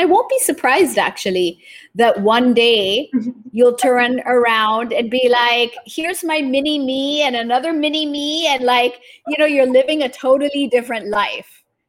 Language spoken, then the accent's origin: English; Japan; also born or lived in Taiwan; I was born in Taiwan, raised in Japan.